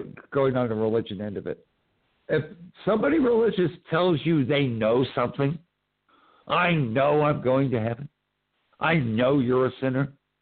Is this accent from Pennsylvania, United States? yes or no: yes; Bradford, Pennsylvania, United States; I went to a satellite university of the University of Pittsburgh in my hometown of Bradford.